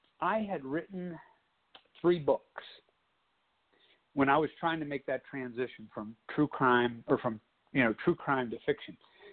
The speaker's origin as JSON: {"language": "English", "town": "Brilliant", "region": "Ohio", "country": "United States", "tie": "born or raised there", "said": "But it's set up in Brilliant, which is a town, like you said in your intro, where I grew up, is a village of about 1,650 people."}